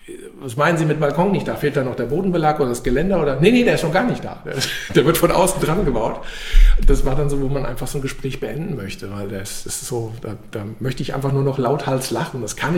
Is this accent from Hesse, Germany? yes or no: yes; Wiesbaden, Hesse, Germany; ich bin aus Wiesbaden hier.